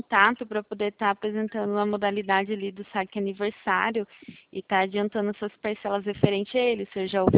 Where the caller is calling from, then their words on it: Curitiba, Paraná, Brazil; Eu falo de Curitiba, no Paraná.